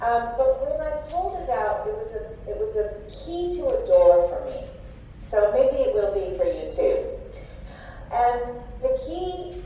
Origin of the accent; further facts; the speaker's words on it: United States; Well, I'm an American, but I also have a Swedish passport and a UK passport.